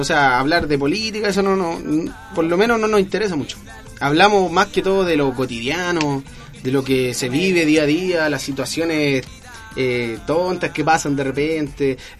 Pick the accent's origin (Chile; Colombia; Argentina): Chile; Maipú, Santiago Metropolitan Region; No, de Maipú. Yo por lo menos personalmente … maipucina totalmente.